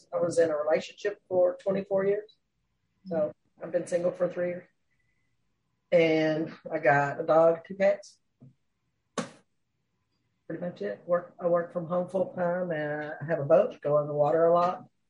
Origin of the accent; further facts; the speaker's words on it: Lancaster, Kentucky, United States; I was born in Lancaster, Kentucky.